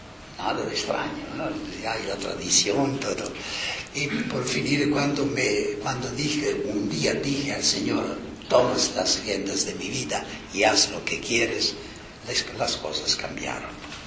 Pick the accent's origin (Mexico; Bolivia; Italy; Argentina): Italy; Marche; En mi región, yo soy de Italia Central, de las Marche, recuerdo que cuando era un niño había esta costumbre, ahora todo ha cambiado.